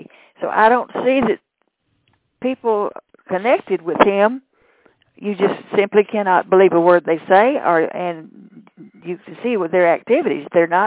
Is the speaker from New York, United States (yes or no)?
no; Texas, United States; I was raised in Texas, and we learned how to read by phonics.